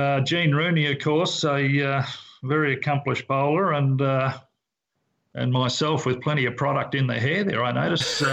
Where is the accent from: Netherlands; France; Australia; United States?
Australia; they were interviewing me as an Australian to say how did I like this weather